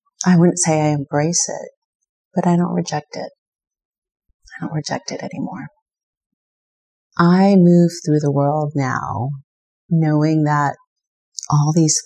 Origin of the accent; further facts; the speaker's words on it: Philippines; heritage, where I came from. And the irony is, if you think about autonomy and where I came from, being Filipino means that you have a heritage of colonization and actually not being autonomous or free.